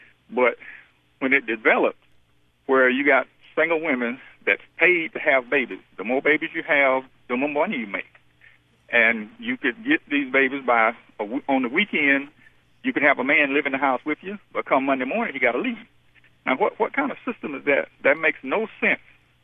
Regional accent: Boston, Massachusetts, United States; In fact, I grew up around Boston in the Massachusetts area where they had mills for black folk, rubber mills, shoe, textile industries.

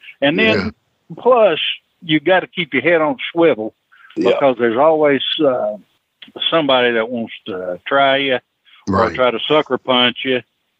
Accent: Knoxville, Tennessee, United States; I'm from Knoxville.

